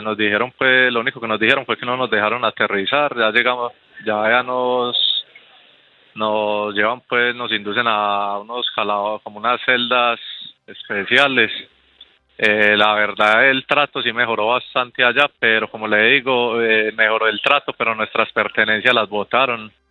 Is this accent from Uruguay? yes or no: no; Colombia; ¿por qué no, siendo colombianos, no nos dejan aterrizar?